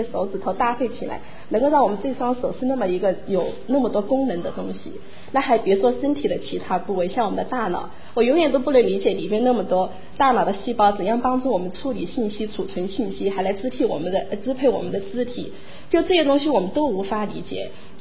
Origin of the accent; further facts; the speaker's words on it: China; moved away; 我说我是从中国来，我还是有语言障碍